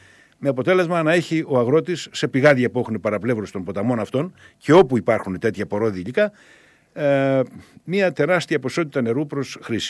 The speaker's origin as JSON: {"language": "Greek", "country": "Greece", "said": "Πρώτον σαν Έλληνας, διότι η χώρα και ιδιαίτερα η νότια χώρα ζει σε συνθήκες έλλειψης νερού"}